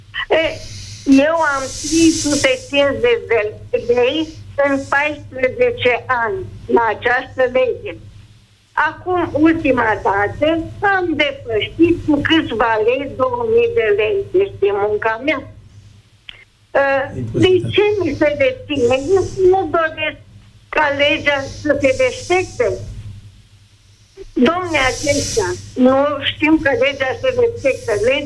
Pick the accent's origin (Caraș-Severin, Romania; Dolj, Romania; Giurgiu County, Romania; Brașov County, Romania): Brașov County, Romania; Brașov; Deci sunt din Brașov, am 76 de ani.